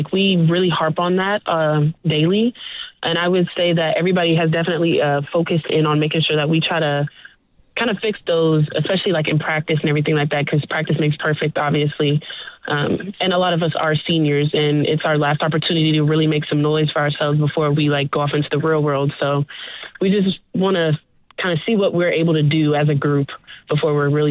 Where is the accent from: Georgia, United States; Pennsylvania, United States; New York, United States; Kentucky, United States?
Georgia, United States; Since you guys know, I am from Georgia, and this is a lot closer than Wake Forest was.